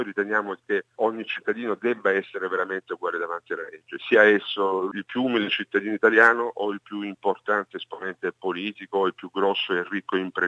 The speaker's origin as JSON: {"language": "Italian", "region": "Apulia", "country": "Italy", "said": "Emiliano proviene dalla mia stessa regione, la Puglia, anch'io sono pugliese"}